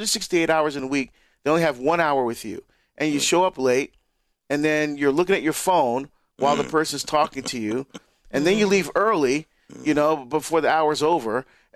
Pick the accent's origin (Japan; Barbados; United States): Barbados; I got challenged by this once when I was in my home country in Barbados.